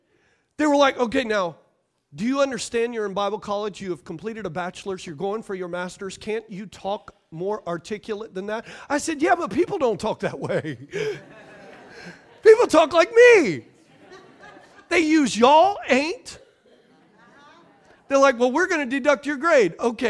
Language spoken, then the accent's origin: English; Louisiana, United States; They blamed it on the fact that I was from Louisiana.